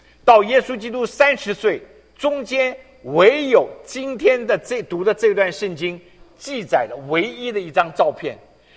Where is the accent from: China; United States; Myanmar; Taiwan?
China; 我特别我们中国人读起来就火冒三丈